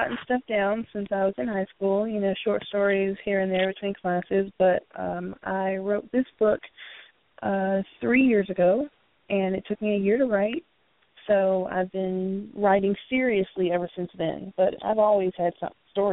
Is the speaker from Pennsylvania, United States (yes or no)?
no; North Carolina, United States; also born or lived in Fayetteville; Well, I'm a North Carolinian, but I've been in a few cities, so I still consider myself a down south girl.